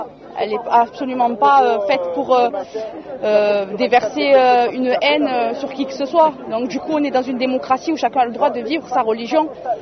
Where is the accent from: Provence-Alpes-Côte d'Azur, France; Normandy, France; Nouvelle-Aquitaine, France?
Provence-Alpes-Côte d'Azur, France; Marseille; Moi, je suis algérienne et française. Je suis binationale, maghrébine, musulmane, française et marseillaise.